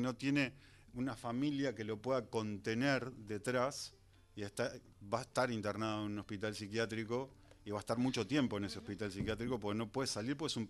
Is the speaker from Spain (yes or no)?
no; Uruguay; Yo soy uruguayo.